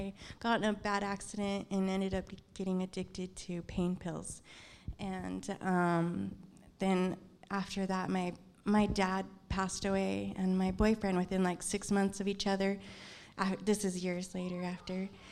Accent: California, United States; I'm from Orange County.

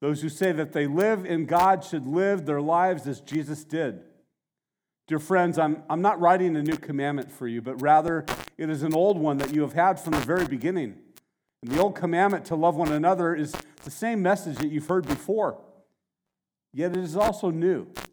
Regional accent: Santa Barbara, California, United States; Some of you have heard me tell the story before of when I grew up in Santa Barbara.

